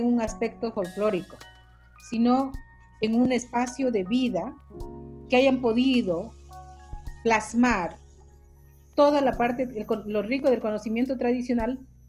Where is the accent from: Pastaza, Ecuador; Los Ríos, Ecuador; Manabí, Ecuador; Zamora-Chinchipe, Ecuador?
Pastaza, Ecuador; Sarayacu; Yo pertenezco a un colectivo de mujeres amazónicas, soy de Sarayacu